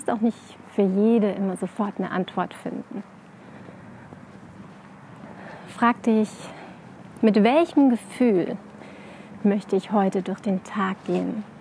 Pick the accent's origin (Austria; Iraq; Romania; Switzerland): Austria; Tyrol; in meiner Heimat in Tirol